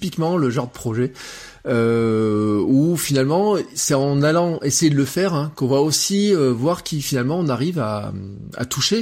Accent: Auvergne-Rhône-Alpes, France; moi, en tant qu'Auvergnat, je voudrais avoir de l'information de ma collectivité

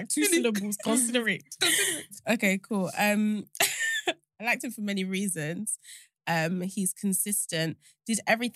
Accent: Atlanta, Georgia, United States; I live in the US and I'm from Atlanta.

